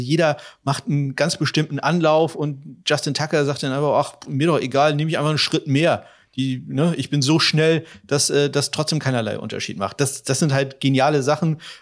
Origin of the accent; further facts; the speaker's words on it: Germany; Ich bin da natürlich als Deutscher so ein bisschen außen vor